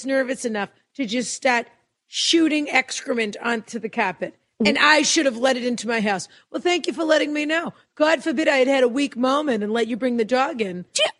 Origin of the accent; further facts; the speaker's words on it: Massachusetts, United States; We're from Massachusetts.